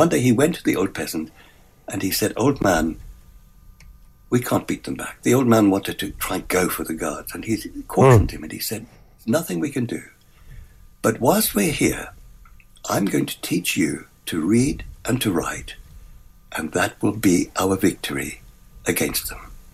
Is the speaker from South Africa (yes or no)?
yes; South Africa; Well, I regard myself as a South African. It's the only country I feel I really belong to. It's where I was born, and it's what I carry within me.